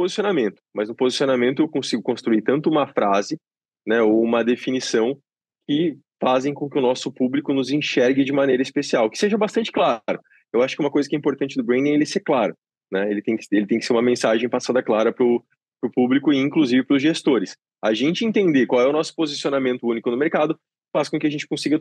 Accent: Joinville, Santa Catarina, Brazil; now in São Paulo, Brazil; Eu moro há 2 anos em São Paulo, mas sou natural de Joinville.

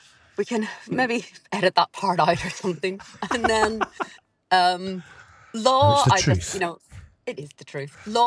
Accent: Northern Ireland, United Kingdom; now in England; So I was born and raised in Northern Ireland, but I have to say, very sadly, I have now lived officially in England longer than I have lived in Northern Ireland as of October last year.

